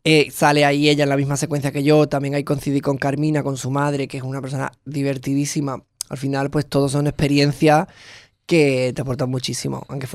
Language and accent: Spanish; Andalusia, Spain; o sea, aquí todos somos andaluzas